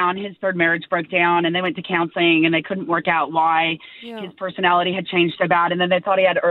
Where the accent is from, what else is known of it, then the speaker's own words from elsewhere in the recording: United States; Yeah, so I'm American originally, and my dad played gridiron in high school.